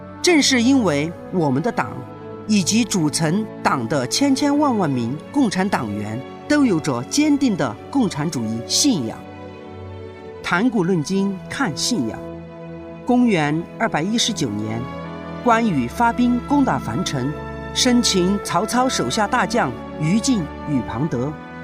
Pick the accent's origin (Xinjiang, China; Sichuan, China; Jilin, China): Sichuan, China; Longchang; 我的家乡隆昌之前由于境内无大江大河，且地处浅丘，有10年9旱之说。